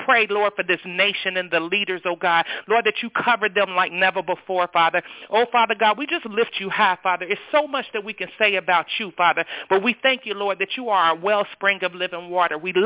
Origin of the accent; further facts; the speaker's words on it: Cincinnati, Ohio, United States; I'm from Cincinnati, Ohio